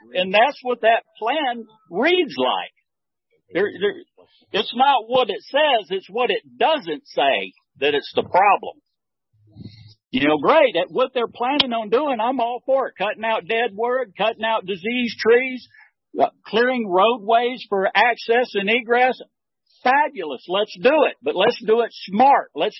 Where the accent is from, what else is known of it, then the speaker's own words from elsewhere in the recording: Texas, United States; I came from Texas. And in Texas, you don't go clear a hillside without an environmental study.